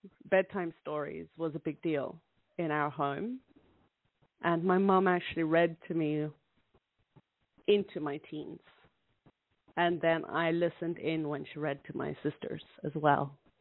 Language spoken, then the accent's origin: English; South Africa; moved away as an adult; also born or lived in Germany / France / Mexico; now in Sweden; I was raised in South Africa. I lived there for the first 20 years of my life. And I've actually lived a little bit in Germany, France, Mexico, and now Sweden.